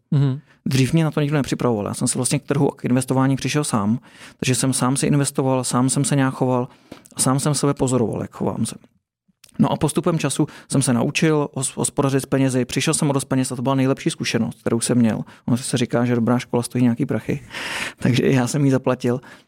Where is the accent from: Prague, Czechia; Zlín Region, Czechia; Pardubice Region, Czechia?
Prague, Czechia; já jsem z Prahy, takže v Praze vlastně odešlo spousta lidí